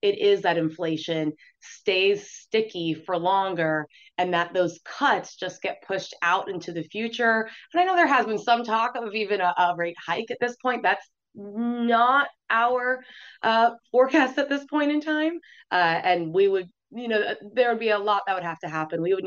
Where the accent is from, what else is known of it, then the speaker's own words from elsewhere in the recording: Florida, United States; And yes, I was part of the mass exodus down to Florida, but I tell everyone that I was raised here. I'm from Florida.